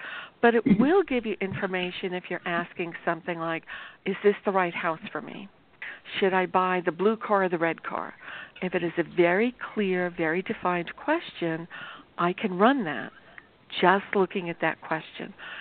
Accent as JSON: {"language": "English", "region": "New York", "country": "United States", "tie": "born or raised there", "said": "I grew up in New York, and sometimes I start talking fast"}